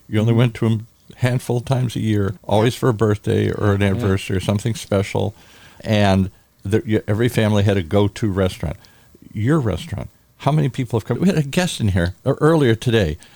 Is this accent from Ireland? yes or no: yes; Ireland; I'm Irish